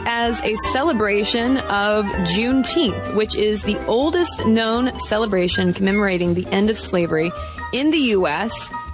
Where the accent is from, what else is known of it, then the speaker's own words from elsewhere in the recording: United States; which is horrifying to think about as an American, it took so long for us to finally uproot slavery in the United States.